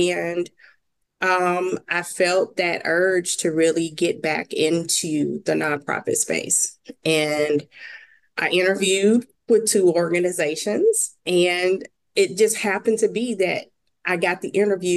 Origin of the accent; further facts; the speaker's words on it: Mississippi, United States; I am a Mississippi girl, born and raised in Mississippi, and I have lived all over the South